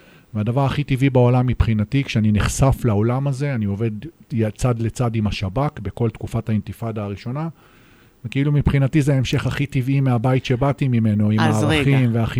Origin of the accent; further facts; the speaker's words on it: Safed, Northern District, Israel; also born or lived in Haifa; אז אני בא ממשפחה נורמטיבית, שורשית ישראלית, אמא נולדה בארץ, דור שמיני בארץ, חמישה דורות בצפת ועוד שלושה בחיפה.